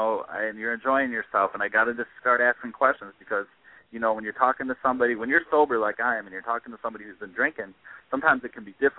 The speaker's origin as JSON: {"language": "English", "town": "Detroit", "region": "Michigan", "country": "United States", "said": "Well, I'm from Detroit, so I'm a Pistons fan, but they're terrible."}